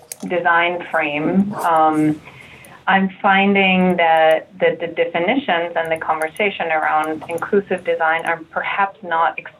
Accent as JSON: {"language": "English", "town": "Copenhagen", "region": "Capital Region of Denmark", "country": "Denmark", "said": "I'm from Copenhagen, Denmark, and that's where I trained as a designer at the School of Media and Journalism."}